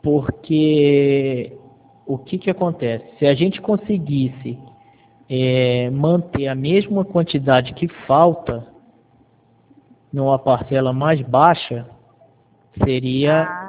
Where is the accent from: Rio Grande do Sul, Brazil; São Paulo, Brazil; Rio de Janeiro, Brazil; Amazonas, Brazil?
São Paulo, Brazil; Votuporanga; Não, eu sou aqui de Votuporanga também.